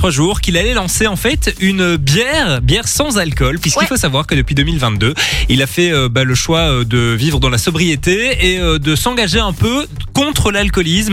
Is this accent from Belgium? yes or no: yes; Belgium; je sais pas si elle est déjà disponible chez nous en Belgique.